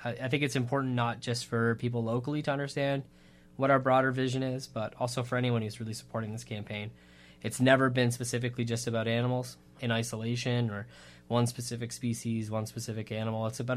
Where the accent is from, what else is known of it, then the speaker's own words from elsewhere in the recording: Port Maitland, Ontario, Canada; I grew up in Port Maitland, Ontario, which is a small village outside of Dunnville, Ontario. And it is right where Lake Erie meets the Grand River.